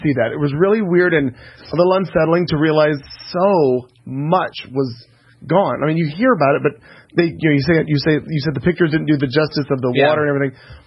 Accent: Joplin, Missouri, United States; I took a little family trip back to where Marty and I had been, in my hometown of Joplin, Missouri.

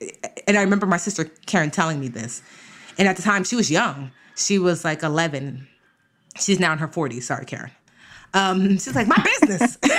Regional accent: Nigeria; So y'all know I'm Nigerian. Whoop, whoop. Ibo Kwenu.

